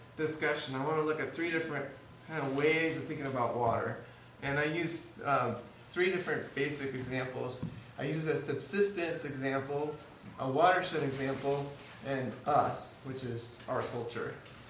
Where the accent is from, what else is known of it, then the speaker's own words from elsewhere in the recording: Missouri, United States; also born or lived in Colorado; My background is I grew up in Missouri, spent a lot of years in Colorado, a few years overseas